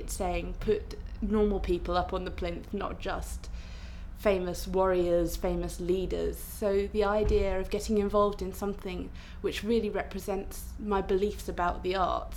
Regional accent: Southend-on-Sea, East of England, United Kingdom; now in Bristol, United Kingdom; I'm 27, and I live in Bristol, but I come from Southend-on-Sea.

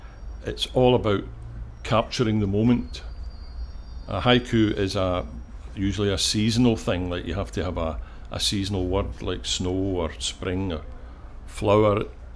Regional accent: Glasgow, Scotland, United Kingdom; I'm 70 years of age, and I come from Glasgow.

